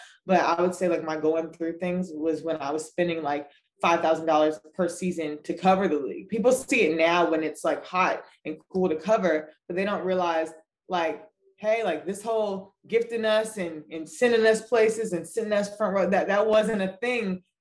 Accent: New York, United States; I'm from New York.

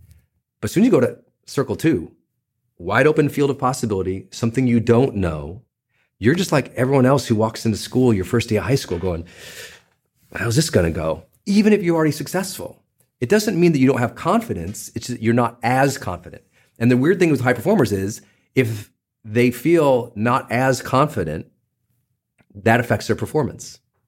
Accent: Butte, Montana, United States; which was hard because I'm a kid from Butte, Montana

